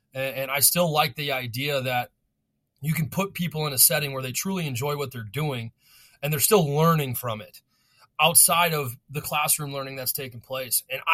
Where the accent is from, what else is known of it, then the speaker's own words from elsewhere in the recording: Arizona, United States; now in North Dakota, United States; I came from Arizona. I had no idea where North Dakota was on a map.